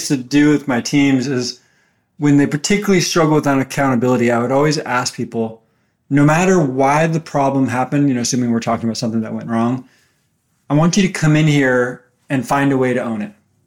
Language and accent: English; California, United States; born there; Well, I was born in the Bay Area.